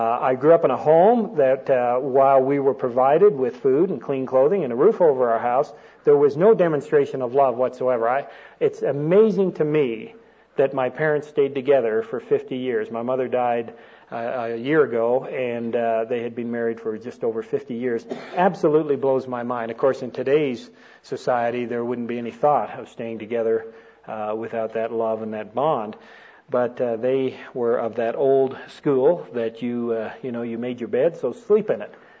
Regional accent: Toronto, Ontario, Canada; I was born and raised in Canada. In fact, I'm still a Canadian citizen, so is my wife. We grew up in the city of Toronto, which is a city of about 2.5 million people.

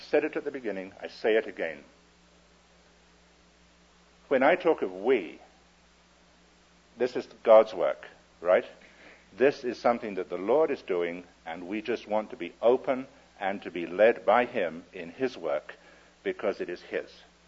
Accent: England, United Kingdom; I'm English, my country is England, and I speak English.

